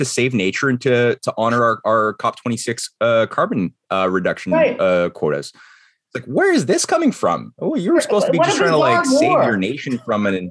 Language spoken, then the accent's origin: English; Canada; I know, as being a Canadian writing about this.